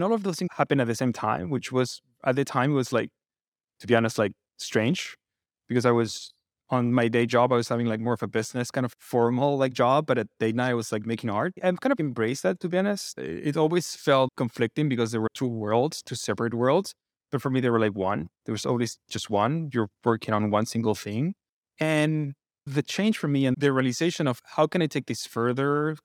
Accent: Santiago, Santiago Metropolitan Region, Chile; I grew up in Santiago, have three brothers.

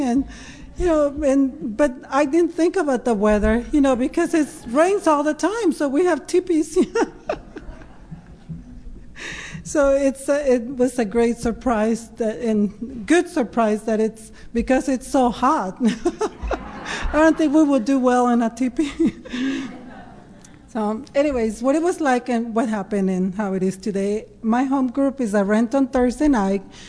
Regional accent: Ensenada, Baja California, Mexico; So like I said earlier, I am from Ensenada.

